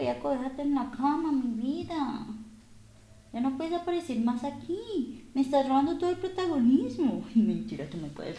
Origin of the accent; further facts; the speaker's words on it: Cali, Valle del Cauca, Colombia; Soy caleña, no te estoy coqueteando.